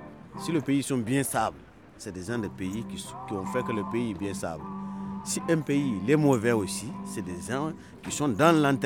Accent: Est, Burkina Faso; nous sommes de Groumachier, nous sommes de Tombiano. Et c'est un dialecte de Burkina Faso, tu vois. Particulièrement, on vient vers... vers l'Est.

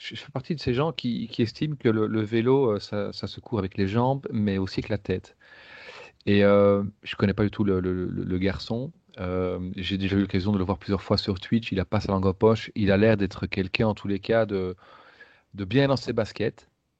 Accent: Belgium; peut-être en tant que Belges, on ne mesure pas

